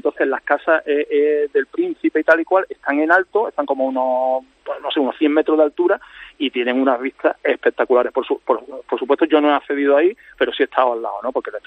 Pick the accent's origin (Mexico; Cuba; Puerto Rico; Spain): Spain; Antequera, Andalusia; No, yo soy de Antequera, de Málaga. Antequera de Málaga.